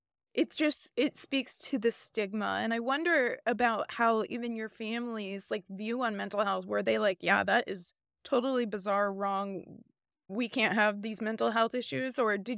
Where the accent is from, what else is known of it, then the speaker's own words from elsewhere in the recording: Bible Belt, United States; I grew up in the Bible Belt, and it was very much seen as you need to get right with God.